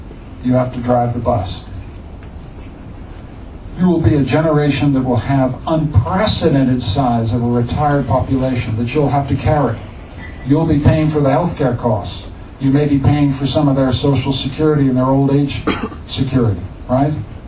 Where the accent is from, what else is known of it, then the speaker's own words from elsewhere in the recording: Canada; And we've got to do it and stay Canadian. We're rightly proud of being Canadian.